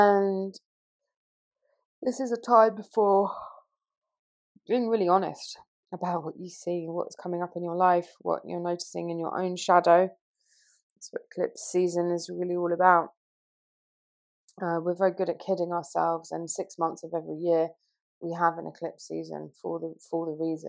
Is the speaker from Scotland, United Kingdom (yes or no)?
no; London, United Kingdom; now in Peru; I live and work in Peru most of the time in the jungle with plant medicines, and even though I'm originally from London in the UK, and I dip in and out of the jungle